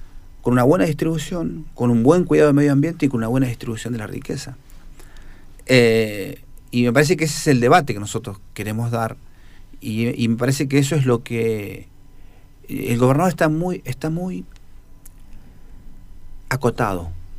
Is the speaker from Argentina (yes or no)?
yes; Neuquén, Argentina; yo tengo que defender mi tribu, digamos, mi pueblo, no sé si me entienden. Y yo tengo que defender a Neuquén.